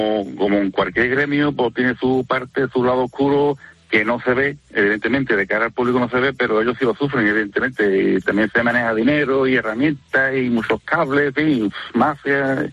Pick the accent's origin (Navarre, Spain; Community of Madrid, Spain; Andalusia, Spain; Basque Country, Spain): Andalusia, Spain; San Fernando; yo salí de Cádiz, yo soy de San Fernando y mi empresa está en Cádiz.